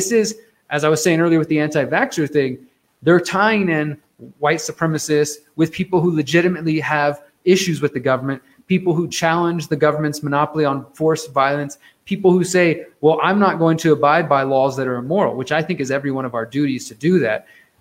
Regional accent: Houston, Texas, United States; I saw this happen in Texas itself. I'm from Houston, a couple hours away in Austin.

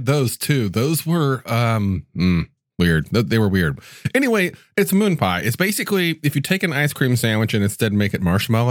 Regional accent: Mobile, Alabama, United States; in my hometown of Mobile, Alabama.

